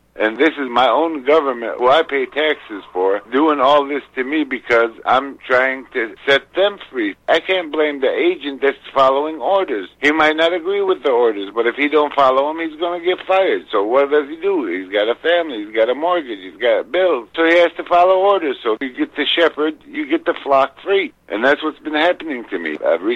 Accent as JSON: {"language": "English", "town": "Dearborn", "region": "Michigan", "country": "United States", "tie": "born there", "said": "I was born in Dearborn, Michigan."}